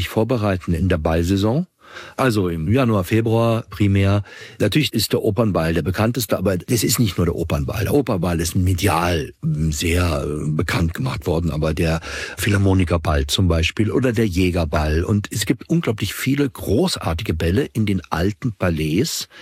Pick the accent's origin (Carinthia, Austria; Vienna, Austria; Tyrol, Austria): Vienna, Austria; zur Hofburg, also das imperiale Wien